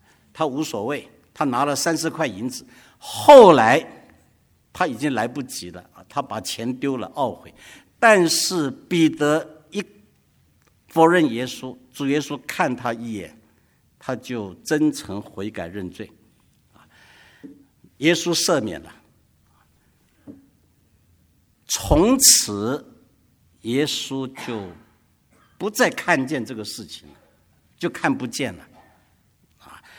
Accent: China; 我们中国人说事不过几啊，事不过三

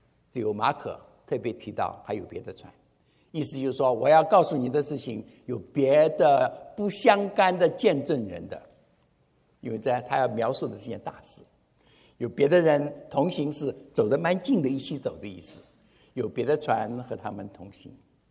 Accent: Taiwan; 我在台湾长大，台湾台风多少多多少次台风

